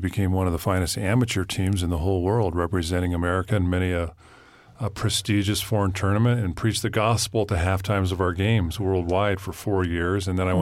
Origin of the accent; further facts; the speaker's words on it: San Diego, California, United States; Our last championship with Coach Wooden was in the San Diego Sports Arena where I grew up in San Diego.